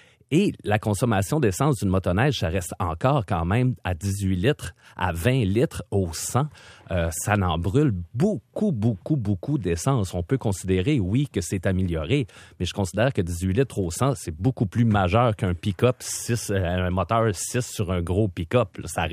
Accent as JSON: {"language": "French", "region": "Quebec", "country": "Canada", "said": "moi, je viens de la campagne, je viens de la région et je viens de Charlevoix"}